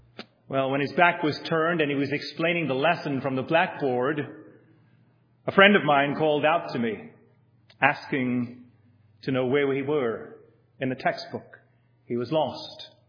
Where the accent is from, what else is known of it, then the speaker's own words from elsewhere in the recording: South Africa; Kathy and I grew up in South Africa in the time of apartheid.